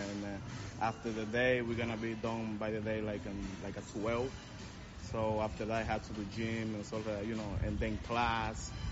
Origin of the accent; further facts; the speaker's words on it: Puerto Plata, Dominican Republic; English is a second language; I'm from Puerto Plata. It's like the north of the country.